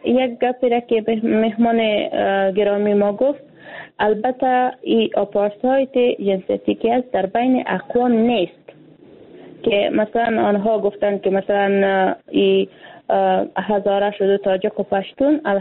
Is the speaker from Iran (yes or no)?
no; Afghanistan; ما یک افغان هستیم